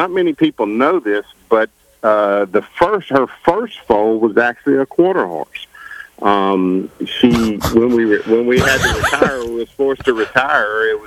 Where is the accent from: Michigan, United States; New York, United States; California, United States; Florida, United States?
Florida, United States; also born or lived in Louisiana; Well, I was born in Louisiana and I lived there and stuff, but I was actually raised in Florida.